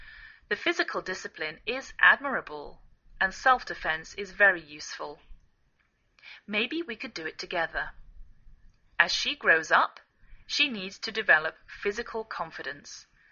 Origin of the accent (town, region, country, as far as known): England, United Kingdom; now in United States